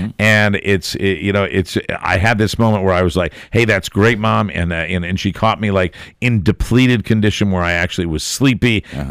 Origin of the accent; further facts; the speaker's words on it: Hartford, Connecticut, United States; That reached my hometown, and I remember saying to my, hey, Mom, I'm thinking we're going to get an affiliate, so you'll be able to listen to us in Hartford.